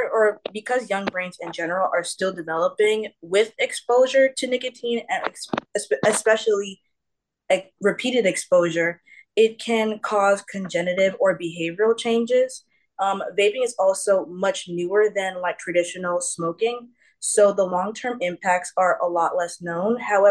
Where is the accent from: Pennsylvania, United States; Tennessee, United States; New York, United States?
New York, United States; Brooklyn; So I am from Brooklyn, New York. I grew up in Flatbush, and I went to high school in Bay Ridge